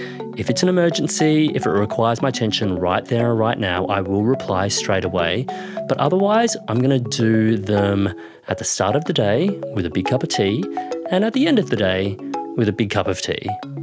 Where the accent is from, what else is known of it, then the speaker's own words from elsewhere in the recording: Queensland, Australia; when I was growing up in Queensland, all forms of exercise were presented to us in the form of sport.